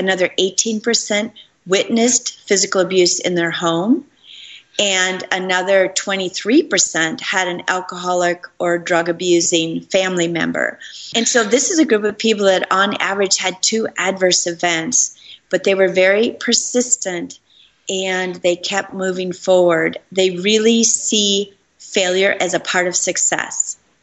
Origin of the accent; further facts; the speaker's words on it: Minneapolis, Minnesota, United States; And then a month later, I came to my hometown in Minneapolis and was on WCCO and Care 11 news channels talking about my book.